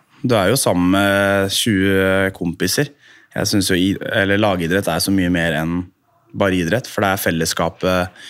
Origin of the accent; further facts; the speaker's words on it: Sarpsborg, Østfold, Norway; Født og oppvokst I Sarpsborg, og tilbrakt hele ungdomstiden